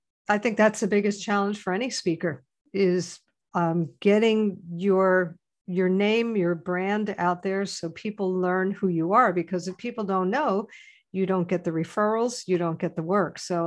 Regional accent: New Jersey, United States; You see, I grew up in New Jersey. So people in Jersey, we have moxie.

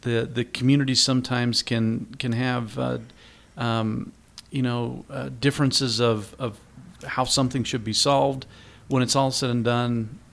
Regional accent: Mountain Green, Utah, United States; now in Star Valley, United States; I grew up in Mountain Green, Utah.

